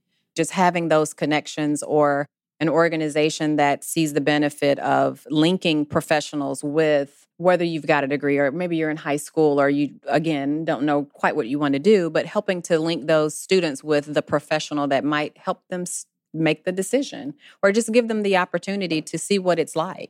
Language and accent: English; Chattanooga, Tennessee, United States; I come from Chattanooga, Tennessee, and it's always known as like a foundry town.